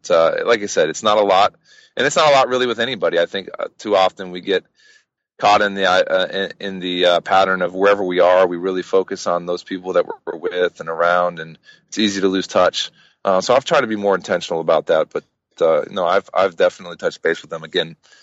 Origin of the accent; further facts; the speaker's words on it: Florida, United States; which is where I saw my first major league game as a kid, because I grew up in South Florida.